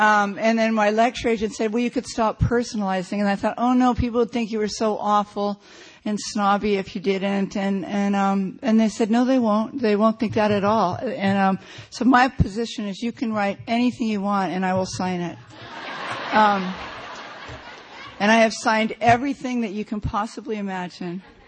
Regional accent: California, United States; I'm from California.

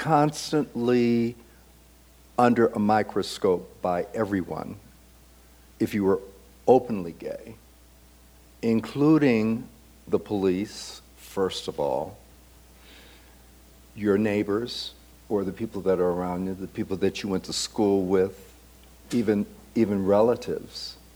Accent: Chicago, Illinois, United States; Okay, well, I grew up in Chicago in the ghetto. In the ghetto.

